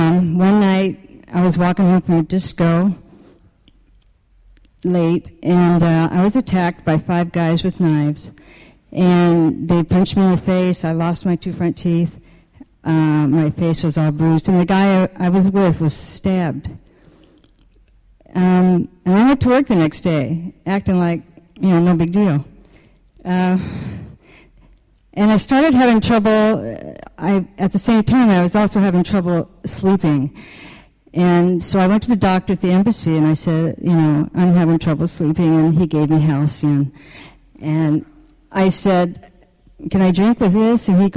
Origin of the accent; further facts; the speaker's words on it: Oregon, United States; I'm originally from Oregon, from a small town in Oregon.